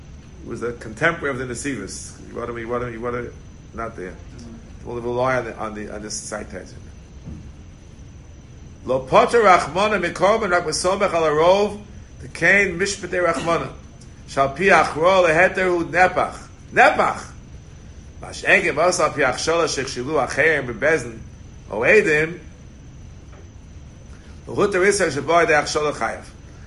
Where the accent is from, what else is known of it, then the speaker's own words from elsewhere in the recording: Queens, New York, United States; I'll give you secrets from growing up in Queens.